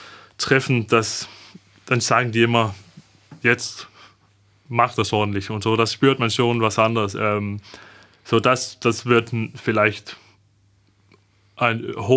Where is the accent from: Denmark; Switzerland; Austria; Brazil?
Denmark; German is a second language; now in Flensburg, Germany; Also das ist der beste Stelle, wo mit als Däne, mit Familie, das kann ich mir nicht besser vorstellen, in Deutschland zumindest.